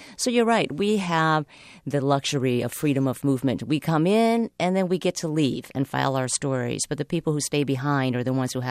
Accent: Vietnam; Yeah, it is a dilemma because I'm from Vietnam and I've been back to Vietnam on reporting trips, communist regime there as well.

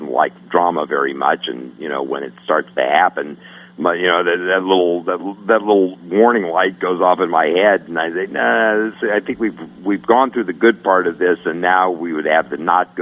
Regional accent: Denver, Colorado, United States; You know, Denver's my hometown.

